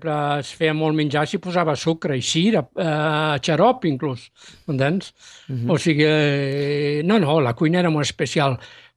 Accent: La Vilella Baixa, Catalonia, Spain; Que jo me recordo que quan érem petits a la Vilella Baixa, quan anava a dormir

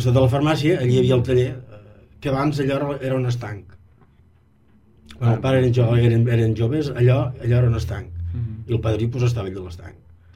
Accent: Falset, Catalonia, Spain; born there; Vaig néixer aquí a Falset, a Calma Grinyà.

